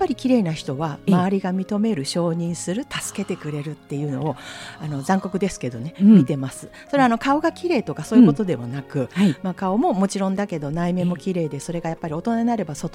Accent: Kyoto, Japan; 私京都人だからほんまかなと思いながら

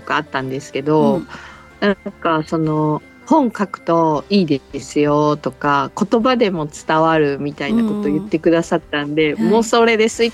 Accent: Osaka, Japan; あの地元大阪なので、はいはい、大阪の雪のないところに帰って走り込みですね

